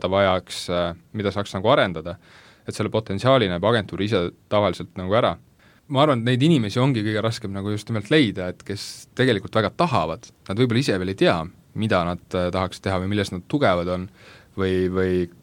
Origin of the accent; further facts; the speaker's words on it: Lääne-Viru County, Estonia; ma ise olen nagu Lääne-Virumalt tegelikult pärit